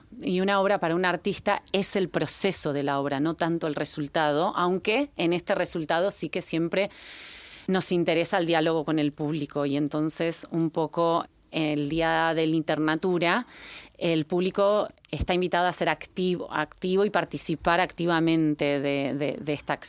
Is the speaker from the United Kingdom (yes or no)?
no; Buenos Aires, Argentina; now in Barcelona, Spain; soc artista visual, soc argentina, nascut a Buenos Aires i visc a Barcelona des de fa 15 anys.